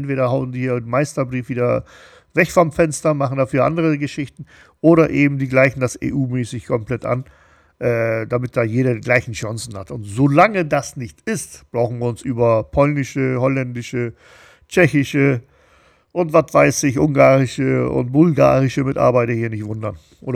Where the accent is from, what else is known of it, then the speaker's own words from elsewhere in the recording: Germany; Also ich komme hier aus Deutschland